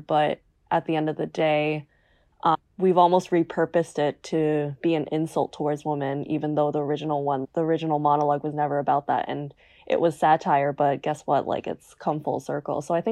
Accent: New Jersey, United States; So obviously I'm American. Mm-hmm. And having grown up in New Jersey, I think like I was really taught about pretty much everything.

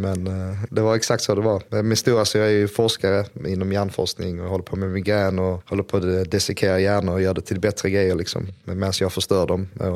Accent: Lomma, Skåne, Sweden; also born or lived in Hultsfred; Vi flyttade från Hultsfred till Lomma när jag var 3 ungefär och bott i Lomma till jag var 18. Så har jag haft min barndom i Lomma, gick på Pilängsskolan i Lomma och Karstorp, tror jag.

